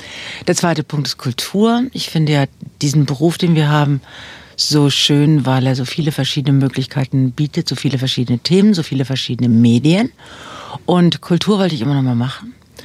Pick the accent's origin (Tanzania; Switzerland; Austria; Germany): Germany; Berlin; Ich bin in Berlin zur Schule gegangen und habe in Berlin Abitur gemacht